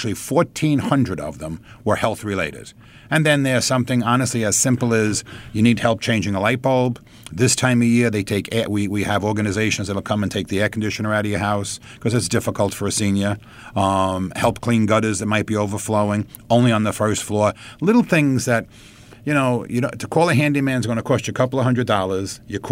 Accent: Great Neck, New York, United States; We're both from Great Neck, so we were discussing that earlier.

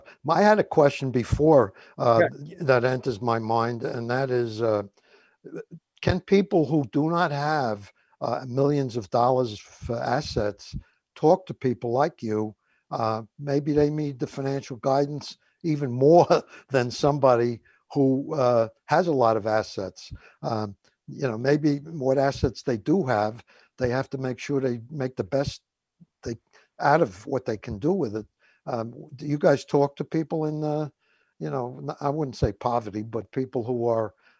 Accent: Woodhaven, New York, United States; Yeah, I grew up in Woodhaven in Queens, right on the borderline of Brooklyn.

